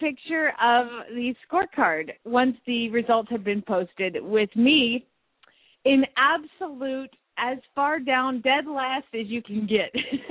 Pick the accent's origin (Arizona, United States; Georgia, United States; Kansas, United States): Arizona, United States; Phoenix; from Phoenix, Arizona